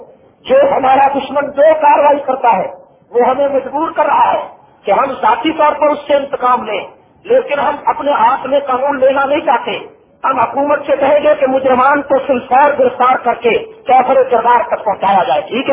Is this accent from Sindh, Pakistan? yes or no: no; Samundri, Punjab, Pakistan; میرا شہر سمندری ہے